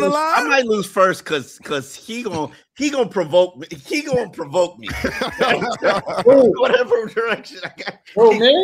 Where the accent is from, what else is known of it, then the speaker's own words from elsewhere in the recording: Florida, United States; But you know, I grew up in South Florida. My first job ever was at Joe Robbie Stadium.